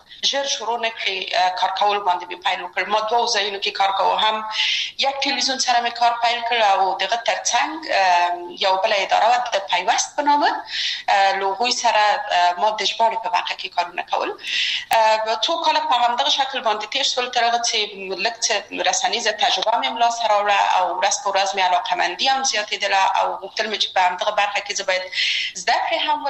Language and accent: Pashto; Kabul, Afghanistan; یو خو موږ د مکرایانو په ساحه کې لوی شوي وو، هلته زموږ بلدتیا ډېره زیاته وه، د ژوند شرایط ډېر زیات توپیر یې درلوده